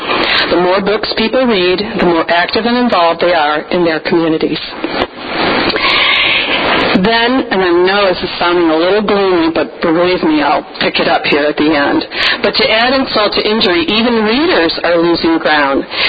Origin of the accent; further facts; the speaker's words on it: Ann Arbor, Michigan, United States; the daily newspaper in my hometown, Ann Arbor, Michigan, will cease publishing altogether.